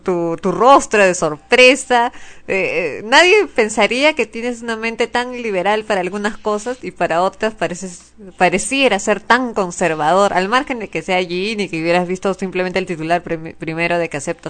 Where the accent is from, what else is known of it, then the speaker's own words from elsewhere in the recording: Los Olivos, Lima, Peru; es el caso nuevamente que somos de Lima Norte, Los Olivos